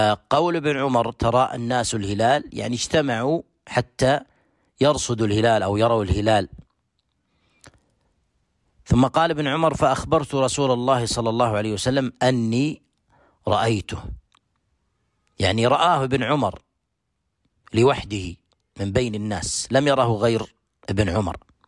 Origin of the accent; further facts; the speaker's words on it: Saudi Arabia; خارج بلادنا المملكة العربية السعودية